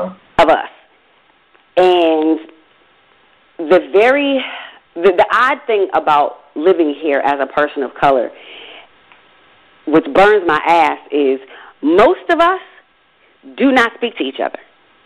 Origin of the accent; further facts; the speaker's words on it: Michigan, United States; You know, I'm from Michigan originally. I'm used to seeing melanated people.